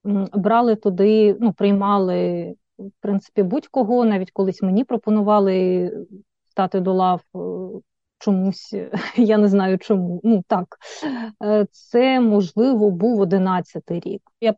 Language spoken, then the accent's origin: Ukrainian; Stakhanov, Luhansk Oblast, Ukraine; До прикладу, от я сама зі Стаханова, і там цей осередок утворився